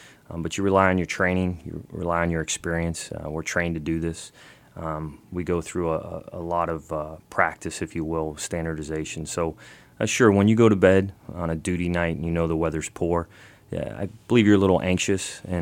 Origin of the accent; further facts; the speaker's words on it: Florida, United States; now in Alaska, United States; because I came from Florida, thought I knew the aircraft